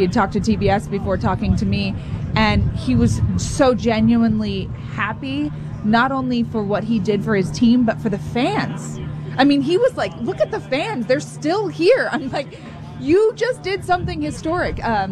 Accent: California, United States; I'm from California, so I'm a little partial to traveling to the California cities.

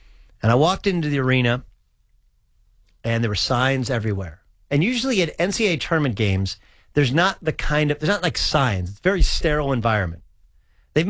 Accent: California, United States; there was a couple of Orange County guys. I'm from Orange County.

